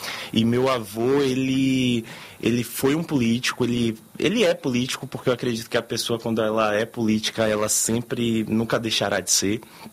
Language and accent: Portuguese; Amargosa, Bahia, Brazil; also born or lived in Salvador; lá na minha cidade, Amargosa, que eu nasci em Salvador, fui criado em Amargosa.